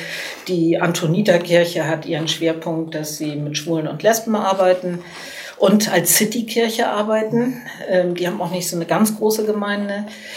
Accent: Cologne, North Rhine-Westphalia, Germany; Und ich bin natürlich stolz als Kölnerin

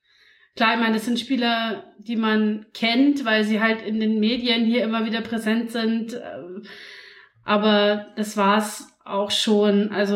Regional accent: Passau, Bavaria, Germany; Ich bin ja in Passau aufgewachsen und meine Eltern wohnen nicht direkt im Stadtkern, sondern ganz kleines bisschen außerhalb, 10 Kilometer bis zur österreichischen Grenze.

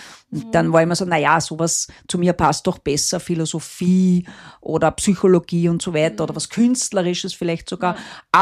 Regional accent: Fürstenfeld, Styria, Austria; meine Kindheit startete in der Steiermark, konkret in Fürstenfeld. Das ist so ein kleines romantisches Städtchen in der Südoststeiermark. Ja, wunderschön, Weingegend.

